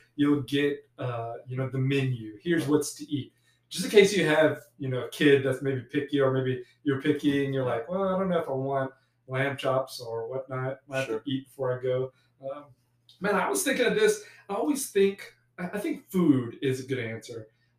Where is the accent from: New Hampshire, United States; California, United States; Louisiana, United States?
Louisiana, United States; the longer I'm away from South Louisiana, the more that I'm going to think about this